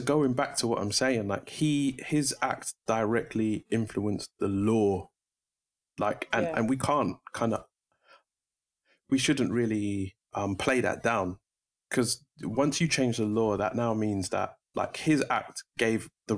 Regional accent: Brixton, London, United Kingdom; born there; I was born in Brixton. You know, everybody, my dad had a record shop in Brixton. Everybody I knew who was working was of color or Caribbean.

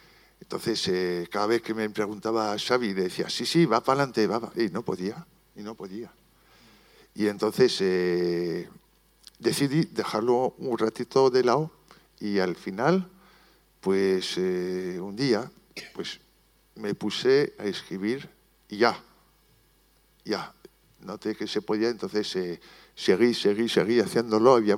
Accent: France; Spanish is a second language; Perdonad mi castellano, que de vez en cuando me corto porque soy francés.

